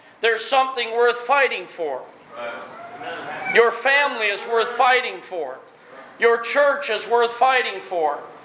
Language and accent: English; United States; now in Canada; I make my home in Canada now, but make no mistake, I am not a Canadian. Amen. I am an American.